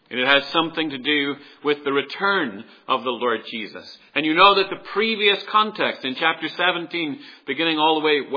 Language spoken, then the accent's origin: English; Northern Ireland, United Kingdom; accent: Ulster; Both those words are difficult with my Ulster accent, I know.